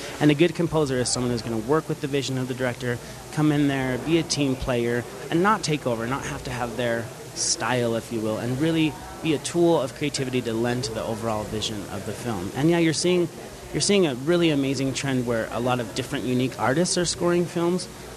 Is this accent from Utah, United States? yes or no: yes; Orem, Utah, United States; I'm actually from Orem, Utah. I'm a Utah County boy through and through. Trevor and I both are Utah natives